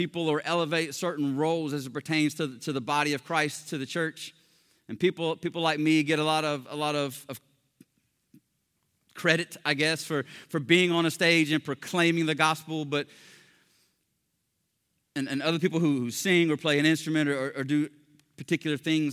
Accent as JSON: {"language": "English", "town": "Kannapolis", "region": "North Carolina", "country": "United States", "said": "I'm from Kannapolis, North Carolina. And you get this real confused, befuddled look on their face. It's like, I'm about 20 minutes north of Charlotte."}